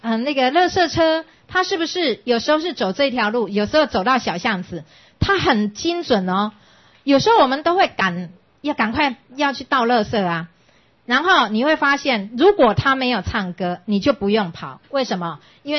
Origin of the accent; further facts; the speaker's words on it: Taiwan; 所以这就是为什么你我会出生在这个台湾，就是我们在台湾共同生活